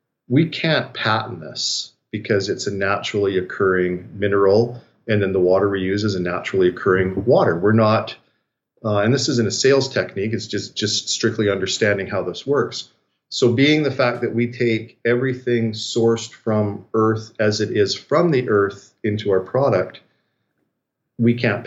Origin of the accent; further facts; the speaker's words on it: Canada; But as a Canadian and seeing what the government has just passed here